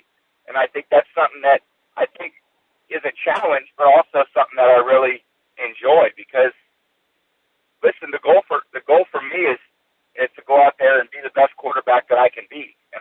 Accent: California, United States; now in Boston, United States; We're building a house in L.A. really to be close to my son. And, I'm from California, too.

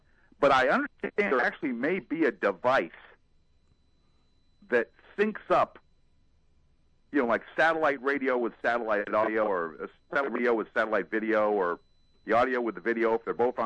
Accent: New Hampshire, United States; I was born and raised in New Hampshire. That's why I'm a Patriots fan.

